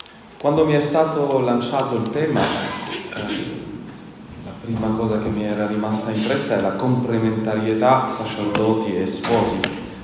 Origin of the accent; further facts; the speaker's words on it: France; vengo dalla Francia, quindi da qua vicino